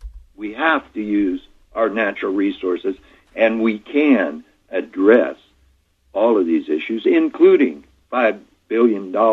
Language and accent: English; Oregon, United States; I get embarrassed to say I'm from Oregon when I start talking about public education.